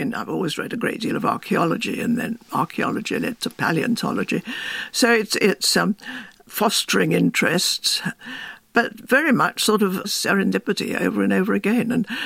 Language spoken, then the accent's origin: English; England, United Kingdom; And I was very confused about this business of being English, because it was very much drummed into you that this was good.